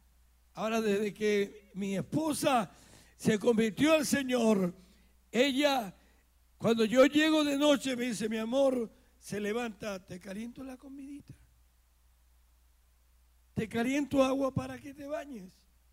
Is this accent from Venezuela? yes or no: yes; Zulia, Venezuela; vengo de la República Bolivariana de Venezuela, y se da la casualidad, como dicen, que en Dios no hay casualidades, que soy del estado Zulia